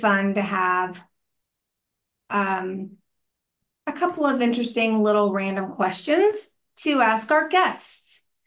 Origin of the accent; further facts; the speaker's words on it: Texarkana, Texas, United States; now in Austin, United States; I live in Austin, Texas. I grew up in Texarkana, Texas, which is twice as nice. It's half in Arkansas and half in Texas. I was from the Texas side.